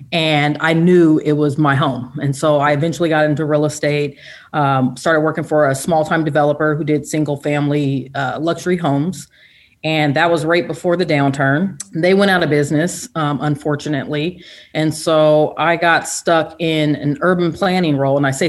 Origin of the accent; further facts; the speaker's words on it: Seattle, Washington, United States; also born or lived in Midwest; I was born in the Midwest, but raised in Seattle, Washington, and have a unique backstory.